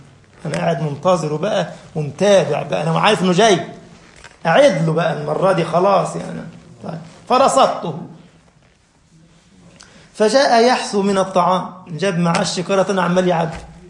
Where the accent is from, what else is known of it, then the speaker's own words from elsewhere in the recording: Egypt; حتى احنا عندنا في مصر يقول لك كده باللغة الدارجة التالتة تابتة